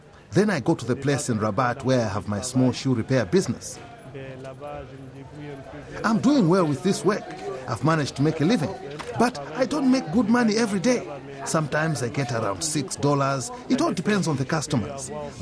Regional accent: Guinea; moved away as an adult; I have Malian citizenship, but I'm originally from Guinea. I'm 25 years old. I immigrated to Morocco because of the economic situation in Guinea.

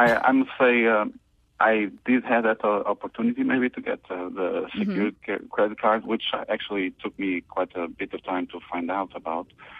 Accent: Portugal; moved away as an adult; now in United States; I'm from Portugal originally.

